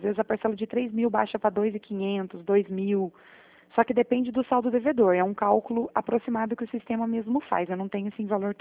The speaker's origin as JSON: {"language": "Portuguese", "region": "Paraná", "country": "Brazil", "said": "Por exemplo, eu sou do Paraná."}